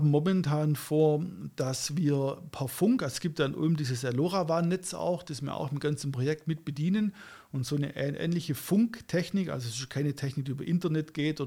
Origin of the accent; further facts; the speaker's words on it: Baden-Württemberg, Germany; so auf alle Viere, so als Schwabe.